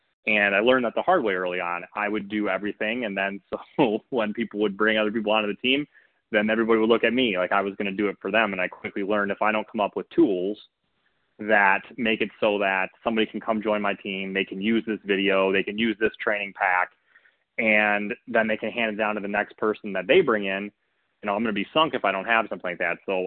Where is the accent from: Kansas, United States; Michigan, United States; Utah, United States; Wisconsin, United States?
Michigan, United States; Brian mentioned I'm from Michigan.